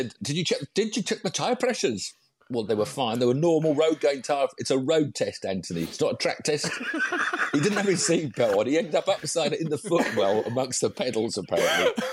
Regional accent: Weybridge, South East England, United Kingdom; We lived in a flat. I grew up in Weybridge, Surrey.

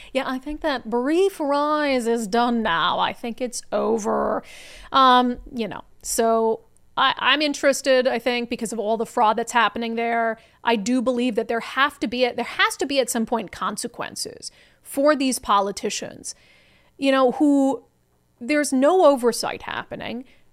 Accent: Minnesota, United States; As I said, I am from Minnesota. Lived there for the first 18 years of my life. Almost all of my family, except my sister, live in Minnesota still.

